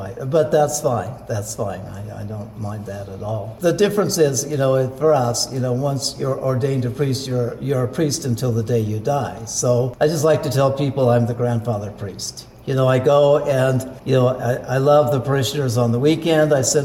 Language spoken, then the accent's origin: English; Carroll, Nebraska, United States; Well, I'm from Carroll, Nebraska.